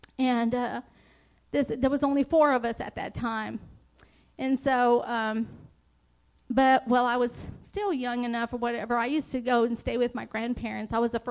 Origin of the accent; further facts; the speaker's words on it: New Mexico, United States; But I come from New Mexico, and I'm the oldest daughter or child of five siblings.